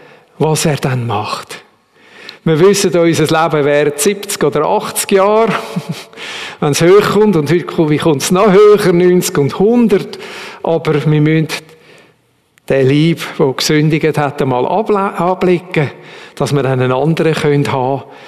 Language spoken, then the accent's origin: German; Switzerland; Gerade Schweizer in unserem Alter. Es tut mir weh, als Schweizer, oder?